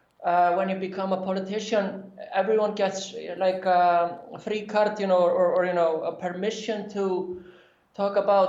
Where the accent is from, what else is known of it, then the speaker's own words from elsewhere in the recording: Iceland; English is a second language; also born or lived in United States; I'm from Iceland. I'm actually born in the US. I am 36 years old. So I'm born in the US, but I've lived my life in Iceland.